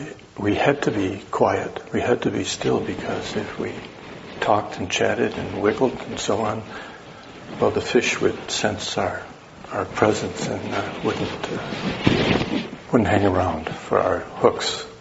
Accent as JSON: {"language": "English", "region": "Wisconsin", "country": "United States", "tie": "born or raised there", "said": "I'm from the Midwest, I'm from Wisconsin, and like Minnesota, it has many lakes, and there's lots of swimming, of course, but there's also lots of fishing. So I grew up fishing with my father and my older brother"}